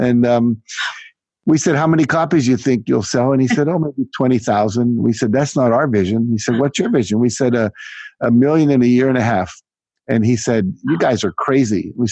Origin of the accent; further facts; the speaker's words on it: United States; I was just a typical teenager growing up in America.